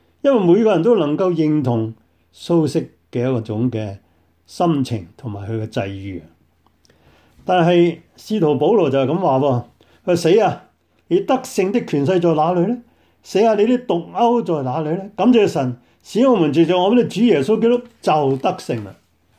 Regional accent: China; 所以我们中国人呢，我们不喜欢呢用个死字，我们用很多代名词代了它。

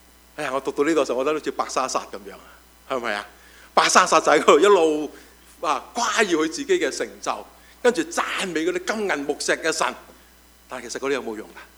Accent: China; 你話好似我中國人咁樣啦

